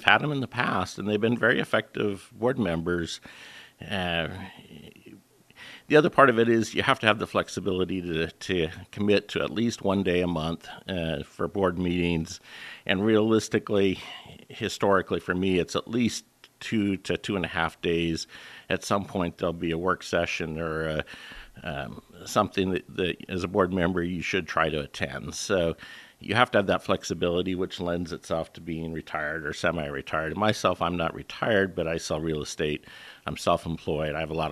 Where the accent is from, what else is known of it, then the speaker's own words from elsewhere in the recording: Sterling, Alaska, United States; also born or lived in Soldotna; Yeah, I was born in Soldotna, raised on my dad's homestead out in Sterling.